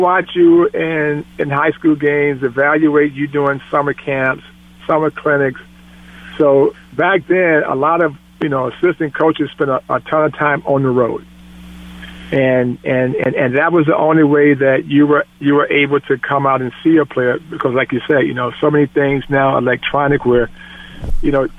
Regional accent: Michigan, United States; because a kid growing up in Michigan, you know, you always root for the Michigan Wolverines football team.

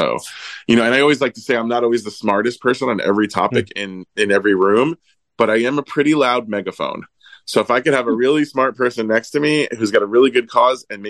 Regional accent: Florida, United States; also born or lived in Brooklyn; I'm from Florida. I mean, I'm Italian from Brooklyn, but I grew up in Florida. I still live half of the year in Florida.

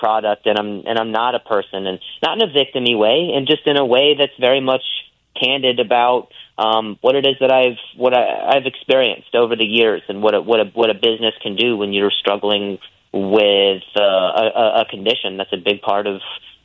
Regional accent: Midwest, United States; So Chicago is very special in that I love the Midwest. I'm from the Midwest.

